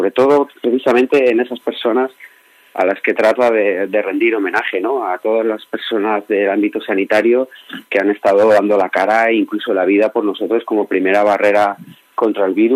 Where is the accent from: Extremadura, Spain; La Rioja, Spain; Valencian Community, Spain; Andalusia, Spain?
Valencian Community, Spain; Elche; en mi tierra, en Elche, hay un arroz negro que le echa alcachofas